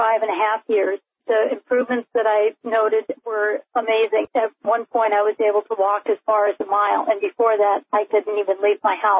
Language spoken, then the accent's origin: English; Texas, United States; also born or lived in Seattle; At that point, we just gave up on our life in Seattle, so we returned to my home state of Texas where my family was.